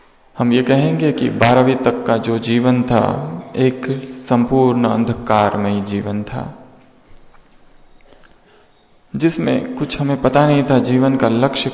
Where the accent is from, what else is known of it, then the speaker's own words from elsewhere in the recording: Nagpur, Maharashtra, India; also born or lived in Dariyapur / Amravati; वहां से हम नागपुर आए और हमारा बचपन नागपुर में गुजरा। Katol road, seminary hills